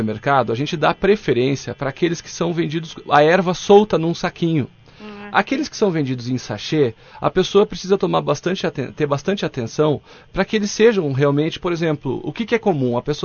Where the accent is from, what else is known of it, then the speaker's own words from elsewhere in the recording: Salto, São Paulo, Brazil; Salto aí, viu? A minha cidade natal que eu amo tanto.